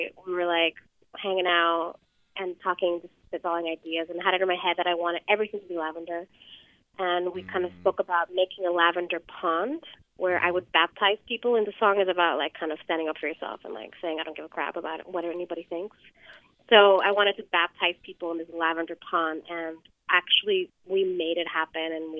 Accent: New York, United States; I'm a New Yorker. And I never learned how to drive.

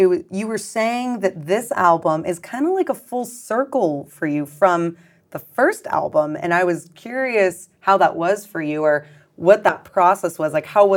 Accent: Sebastopol, California, United States; So I'm from Sonoma County. I'm from Sebastopol north.

